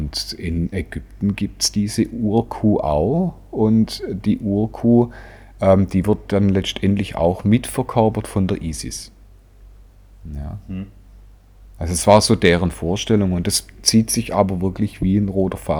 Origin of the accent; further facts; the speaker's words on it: Schwäbisch Gmünd, Baden-Württemberg, Germany; Jetzt bei uns in Schwäbisch Gmünd gibt es ein Hölltal.